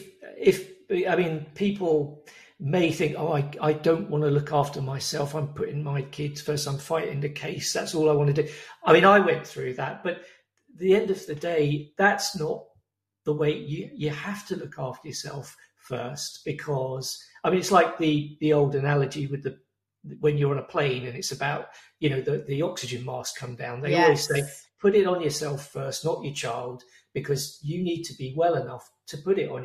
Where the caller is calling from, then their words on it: England, United Kingdom; Well, I'm speaking from England in October. It's cold and dark outside.